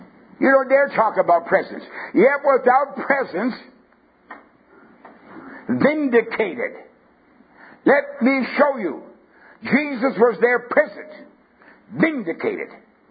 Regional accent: Canada; I was brought up in Canada on like a semi-farm. It was like in the town limits, but we had acreage.

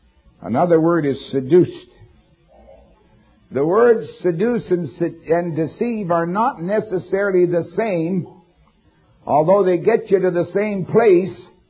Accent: Canada; I don't know too much about tares and wheat, but I came from Canada where they have wild oats.

